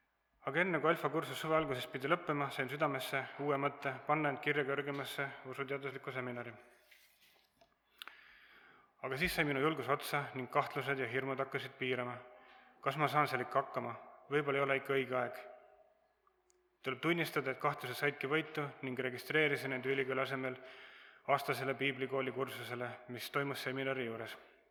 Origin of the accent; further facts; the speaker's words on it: Hiiu County, Estonia; olen turist Hiiumalt ja kuna ma juba Saaremaal olin, et siis astusin ka kirikust läbi